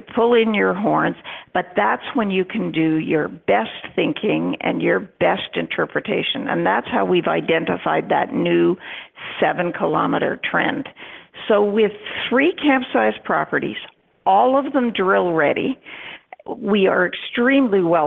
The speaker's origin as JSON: {"language": "English", "town": "Timmins", "region": "Ontario", "country": "Canada", "tie": "born or raised there", "said": "I grew up in Timmins, Ontario, which is, mining, downtown mining central for mining and exploration."}